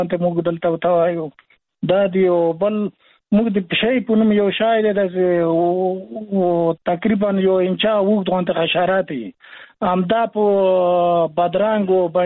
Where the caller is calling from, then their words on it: Khost, Afghanistan; په خوست کې موږ پکیا نه په خوست ولایت کې یو